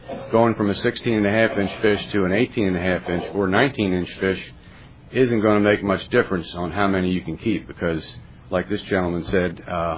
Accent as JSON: {"language": "English", "town": "Wachapreague", "region": "Virginia", "country": "United States", "said": "I'm from Watchbrig over on the Eastern Shore."}